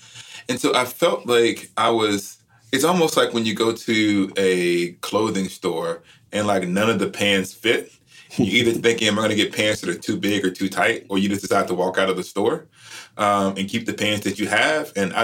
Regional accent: Alabama, United States; And when I grew up in Alabama, my pastors said that the God of the racists was a false God

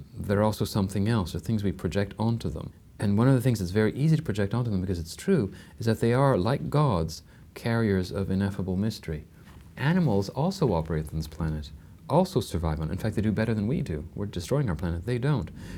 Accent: Canada; I'm Canadian, which is a very secular country

